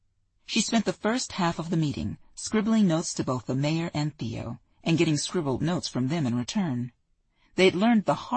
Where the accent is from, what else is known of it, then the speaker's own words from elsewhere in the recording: California, United States; I grew up right here in the Bay Area, though I live far away now.